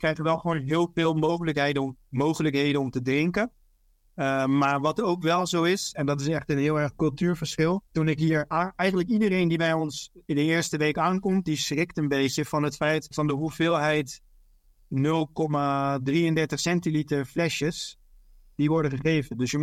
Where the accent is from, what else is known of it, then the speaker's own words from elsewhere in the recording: Netherlands; als wij als Nederlanders naar een land gaan waar het lekker weer is